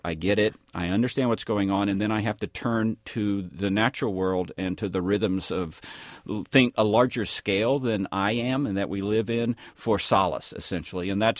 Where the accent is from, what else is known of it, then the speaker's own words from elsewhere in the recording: Tennessee, United States; I grew up in East Tennessee, full of trees.